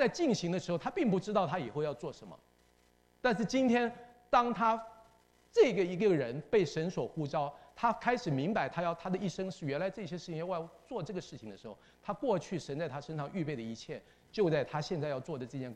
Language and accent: Chinese; Taiwan; 我在台湾生长大，我们那时候你在考大学